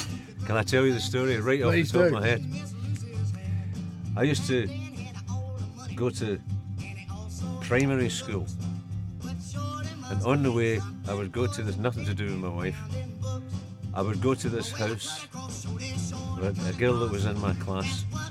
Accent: Milngavie, Scotland, United Kingdom; So you know that if you come from where I come from.

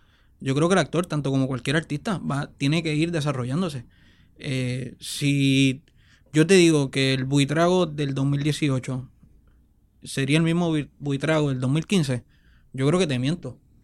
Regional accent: Puerto Rico; nosotros como puertorriqueños

